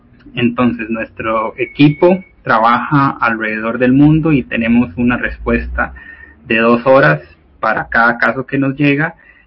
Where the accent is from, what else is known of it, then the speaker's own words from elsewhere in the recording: Costa Rica; yo soy de Costa Rica